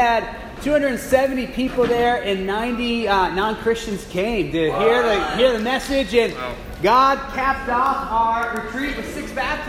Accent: Colorado, United States; And I'm from Colorado.

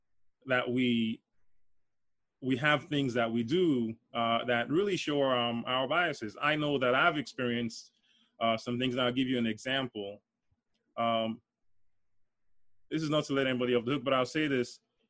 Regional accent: Nigeria; also born or lived in New York City, United States; now in United States; I was born in Brooklyn. I am Nigerian. I grew up in Nigeria, and I've lived most of my life here at this point.

